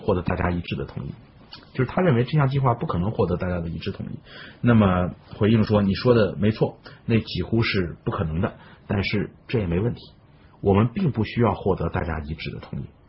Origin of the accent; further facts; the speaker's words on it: China; 但是在我们这个民营企业在国企当中，我们中国人不太适应用这样的方式说话